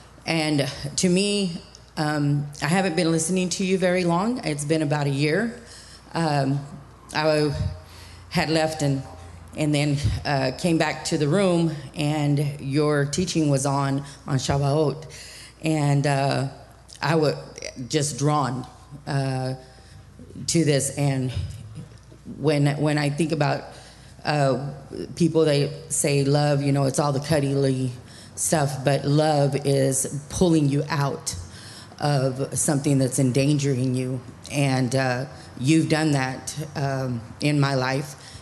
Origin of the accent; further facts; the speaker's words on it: Odessa, Texas, United States; I'm from Odessa, Texas, and we flew down here.